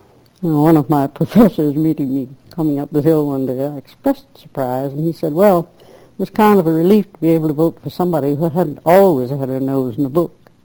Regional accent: Ithaca, New York, United States; I grew up in Ithaca, New York, in my grandfather's house, and went to Cornell University.

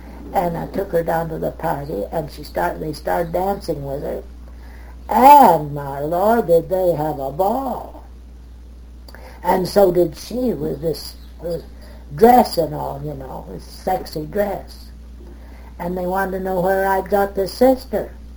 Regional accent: Pueblo, Colorado, United States; I was from Pueblo, Colorado, and I wouldn't drink and wouldn't smoke.

